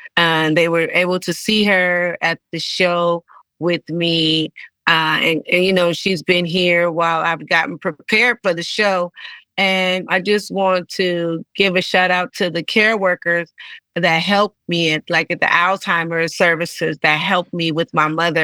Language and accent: English; West Coast, United States; I show up there and I'm from the West Coast and most of the acts on there are from the East Coast.